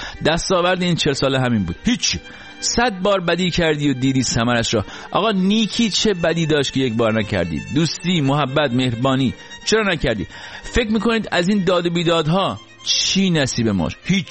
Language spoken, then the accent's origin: Persian; Iran; moved away; در جامعه بزرگ شدم که هیچ حس مشترکی نسبت به حاکمانش نداشتم. در کشوری بزرگ شدم که تعلقی نسبت بهش احساس نمی کردم، به خاطر اینکه من فقط 3 بود که انقلاب شد.